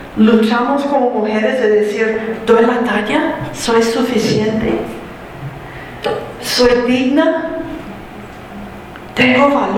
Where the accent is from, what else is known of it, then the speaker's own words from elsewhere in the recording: the South, United States; Yo vengo del sur de Estados Unidos, que también hay un poco de machismo allá.